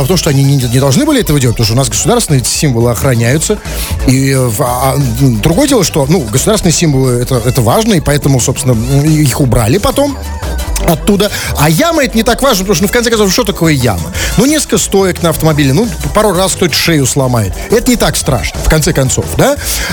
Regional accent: Russia; Нет, как обычный россиянин.

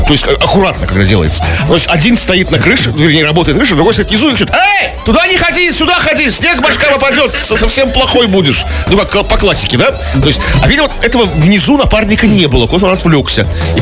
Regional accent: Saint Petersburg, Russia; Я как петербуржец коренной, я люблю смотреть, как скидывают снег.

